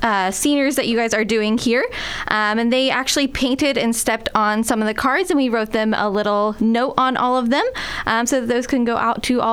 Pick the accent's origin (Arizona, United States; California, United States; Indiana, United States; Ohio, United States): Ohio, United States; I'm actually from Ohio, so I worked at a zoo out there.